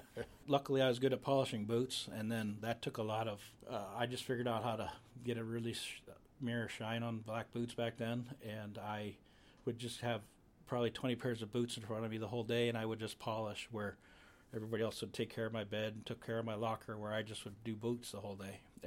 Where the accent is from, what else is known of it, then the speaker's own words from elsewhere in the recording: Alaska, United States; hey, I'm Native from Alaska.